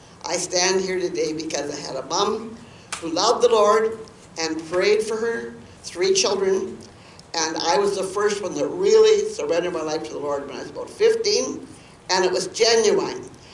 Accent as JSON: {"language": "English", "town": "Teeswater", "region": "Ontario", "country": "Canada", "tie": "born there", "said": "I was born in Teeswater, Ontario, if anybody heard of that. Just around the corner, down here, Bruce."}